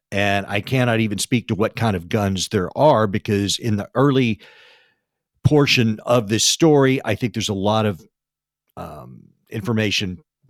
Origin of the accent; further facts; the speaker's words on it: Texas, United States; this is the tragedy in Uvalde, Texas, which is my home state.